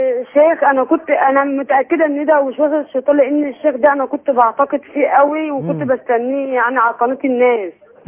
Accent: Monufia Governorate, Egypt; من المنوفية.

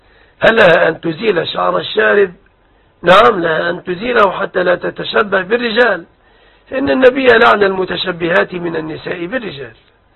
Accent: Egypt

